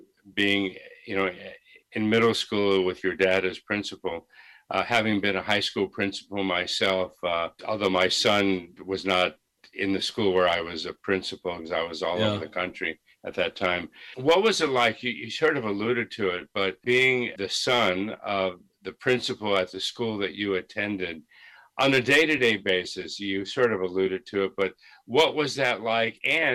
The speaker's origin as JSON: {"language": "English", "region": "Florida", "country": "United States", "tie": "born or raised there", "said": "I grew up in Florida."}